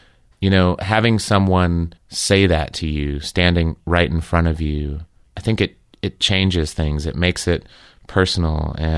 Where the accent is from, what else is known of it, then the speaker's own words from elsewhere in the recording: Southwest, United States; I grew up in the Southwest. And then I went away to college.